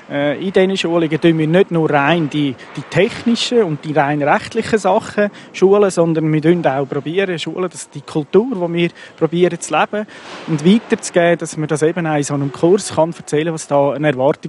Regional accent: Switzerland; da sind wir Schweizer

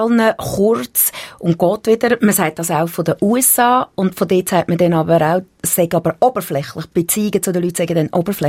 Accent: Switzerland; Ist das ähnlich wie bei uns in der Schweiz?

